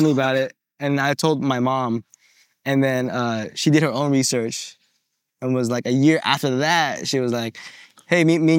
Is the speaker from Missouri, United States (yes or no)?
no; Phoenix, Arizona, United States; I grew up in Phoenix. This is all in Phoenix.